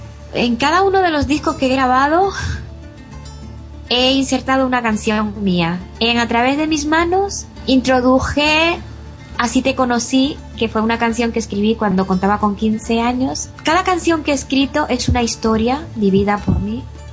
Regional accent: Quisqueya, San Pedro de Macorís, Dominican Republic; Yo soy oriunda de San Pedro de Macorís, República Dominicana. Un pueblito que pertenece a San Pedro de Macorís, que es un central azucarero, que se llama Quisqueya.

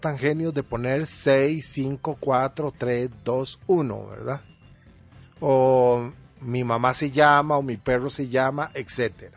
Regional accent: Costa Rica; Recuerden que yo soy de Costa Rica.

